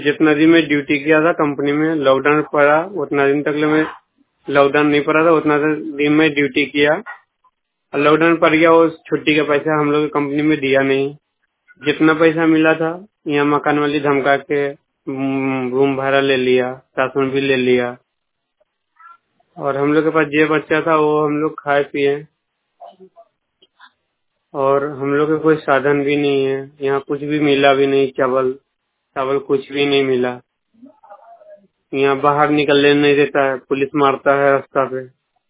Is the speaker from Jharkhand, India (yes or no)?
no; Bihar, India; मैं बिहार के रहने वाला हूँ सर। मैं हरियाणा में फंसे हूँ।